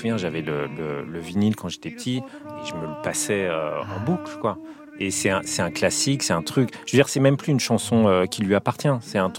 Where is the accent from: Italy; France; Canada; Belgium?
France; Auvergne-Rhône-Alpes; Bah, moi, je viens de Haute-Savoie